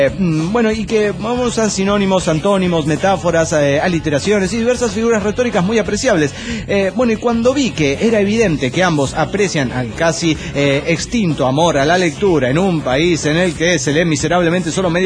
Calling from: Orange, California, United States; de Orange, California.

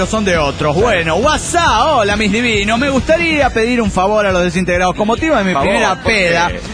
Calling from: Argentina; de Argentina

